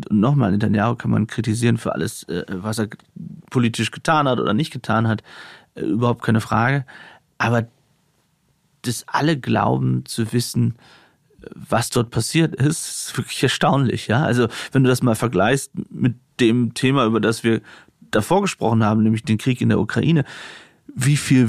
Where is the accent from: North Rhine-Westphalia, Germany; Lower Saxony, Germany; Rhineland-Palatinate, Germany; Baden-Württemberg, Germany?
Lower Saxony, Germany; Aurich; Aber ich kann über aus Friesland reden. Aber es ist, also auch da hat sich das Stadtbild in meiner Heimatstadt Aurich zum Beispiel verändert.